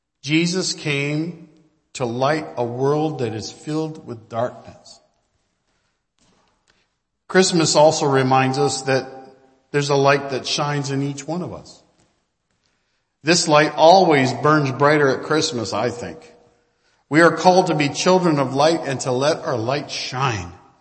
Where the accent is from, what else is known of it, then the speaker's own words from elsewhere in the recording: Brantford, Ontario, Canada; And actually, I grew up in Brantford.